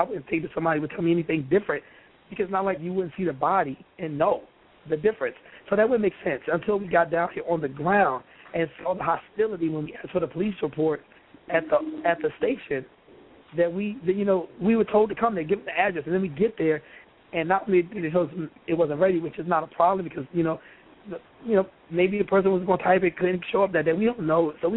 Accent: New Jersey, United States; No, we're from North New Jersey.

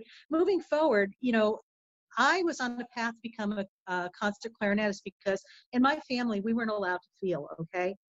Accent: Connecticut, United States; And for me, I grew up in Connecticut, which is on the opposite coast.

